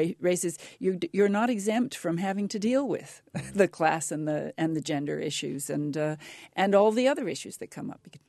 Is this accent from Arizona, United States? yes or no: yes; Arizona, United States; also born or lived in Northeast US / England; Let me say, first of all, that I grew up in Arizona, so I was used to very dry heat.